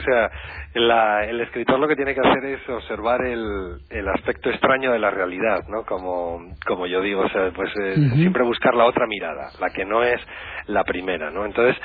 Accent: La Rioja, Spain; Yo soy vecinito riojano, pero me siento muy de allá.

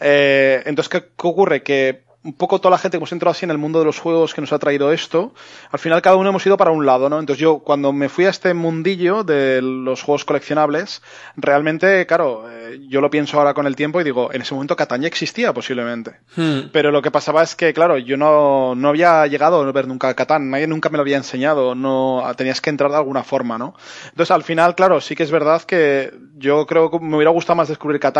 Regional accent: Zaragoza, Aragon, Spain; Yo soy de Zaragoza

